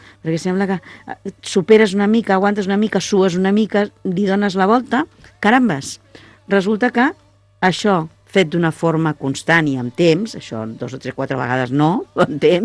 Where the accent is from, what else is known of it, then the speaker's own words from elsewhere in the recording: Barcelona, Catalonia, Spain; jo vinc de Barcelona, però és un municipi petit